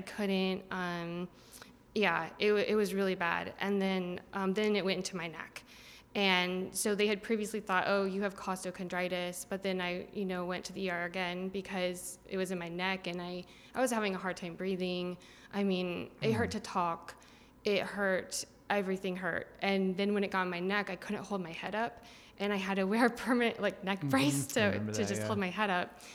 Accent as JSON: {"language": "English", "region": "Iowa", "country": "United States", "moved": "yes", "lives_now": "Seattle, United States", "said": "I'm originally from Iowa, but we moved out here a while ago, about 16 years ago, to Seattle area."}